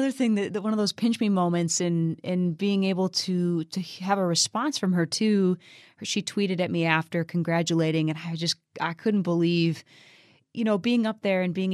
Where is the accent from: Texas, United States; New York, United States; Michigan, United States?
Michigan, United States; sharing my new music with my hometown in northern Michigan.